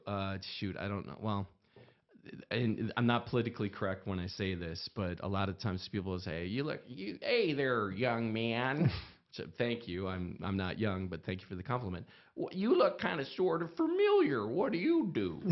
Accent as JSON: {"language": "English", "region": "Wisconsin", "country": "United States", "said": "Eric essentially knew I was from Wisconsin"}